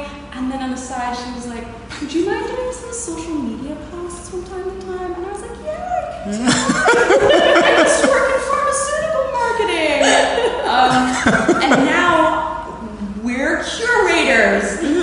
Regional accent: Trenton, New Jersey, United States; moved away; also born or lived in Miami / Camden; So a little bit of background on me: born and raised in Trenton, loved Trenton, and then I moved to Miami and moved to Camden, and I was like, hold on, never mind.

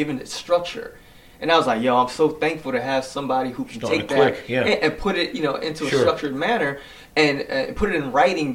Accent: Jersey City, New Jersey, United States; now in East Windsor, United States; No, I'm from Jersey City, and I live in East Windsor

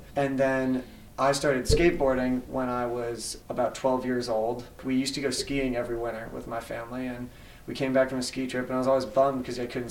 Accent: Ewing, New Jersey, United States; So I grew up in Ewing

